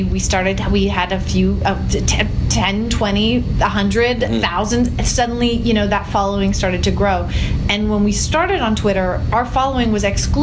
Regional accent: Canada; is that we were Canadian. We are Canadian, mm-hmm.

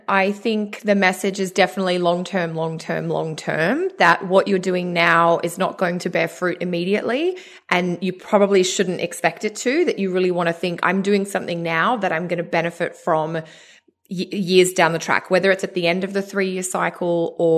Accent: Australia; And I'll just make a quick, slightly patriotic mention here of my home country, Australia

